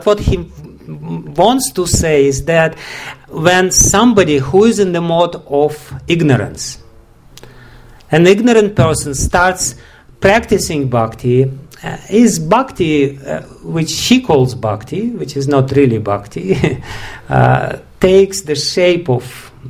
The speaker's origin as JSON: {"language": "English", "country": "Russia", "second_language": "English", "said": "I'm from Russia, so I know perfectly well"}